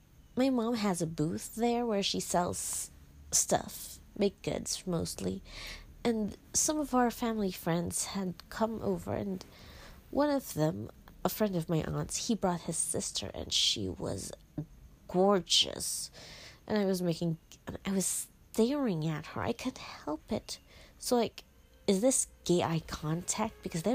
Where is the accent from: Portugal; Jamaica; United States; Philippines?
Philippines; English is a second language; I'm from the Philippines. I am a queer Catholic and an absolutely useless lesbian. I'm also unemployed and a millennial